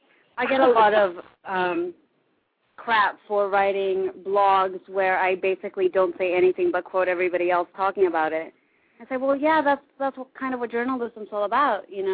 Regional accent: Northern Mariana Islands; also born or lived in Peru; I was born in Peru. I was raised in the Northern Mariana Islands, which are 3 hours out of Japan, but it is a U.S. territory, meaning we speak English and use the dollar

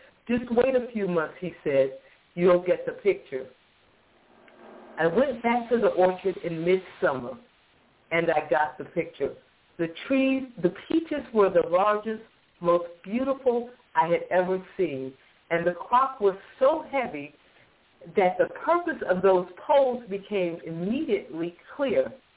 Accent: Georgia, United States; But since I'm from Georgia, where we grow a lot of peaches, could I talk about peaches first?

